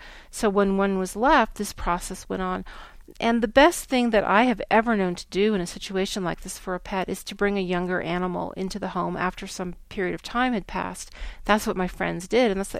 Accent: Virginia, United States; I'll give you an example from my home state of Virginia.

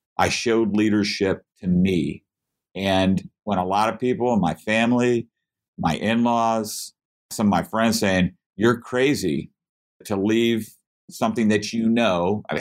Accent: Oklahoma, United States; I'm from Oklahoma. I went to school at University of Oklahoma.

